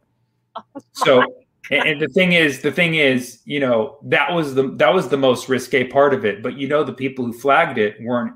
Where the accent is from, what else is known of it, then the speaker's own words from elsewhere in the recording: Berkeley, California, United States; also born or lived in Fremont; Well, when we moved, the thing is, growing up in Berkeley, like, I noticed right away it was diverse.